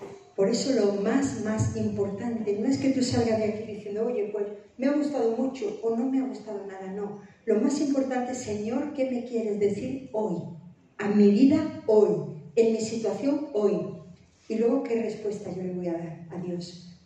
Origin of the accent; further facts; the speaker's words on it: Córdoba, Andalusia, Spain; que él era de mi tierra, de Córdoba